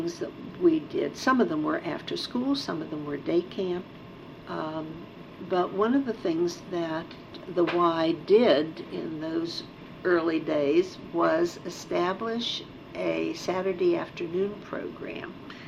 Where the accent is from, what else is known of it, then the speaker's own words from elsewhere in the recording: Pittsburgh, Pennsylvania, United States; And Bob also was born and raised in Pittsburgh.